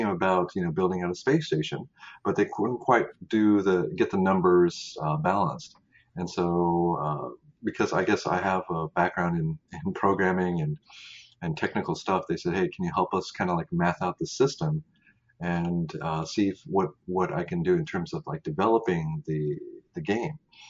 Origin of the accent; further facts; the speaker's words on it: Las Vegas, Nevada, United States; also born or lived in California; I actually slowly migrated east. I was born in California. Spent most of my life in Las Vegas, actually. Then I kept traveling east.